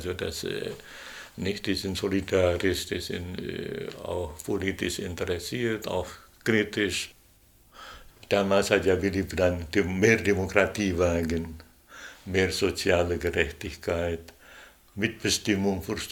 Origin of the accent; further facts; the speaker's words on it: Indonesia; moved away as an adult; Ich wurde in Indonesien geboren, ich habe meine Kindheit dort erlebt, das ist ja eine entscheidende Phase, bis ich erwachsen war.